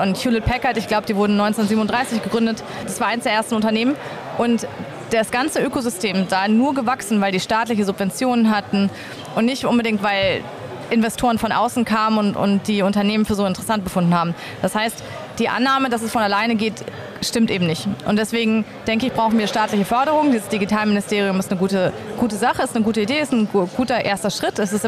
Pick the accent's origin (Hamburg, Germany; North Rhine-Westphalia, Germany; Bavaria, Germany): Hamburg, Germany; Das ist ein bisschen kleiner fast als meine Heimatstadt Hamburg